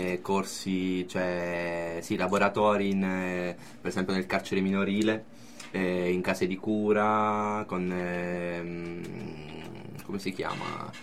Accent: Abruzzo, Italy; accent: Abruzzese; Del mio accento abruzzese nessuno si è

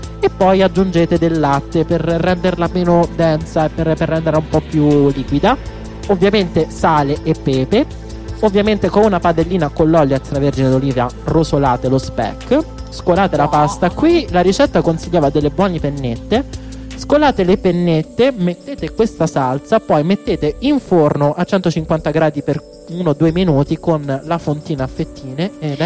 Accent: Umbria, Italy; le castagne venivano molto usate anche dalle nostre parti, in quanto ne siamo in Umbria, Appennini

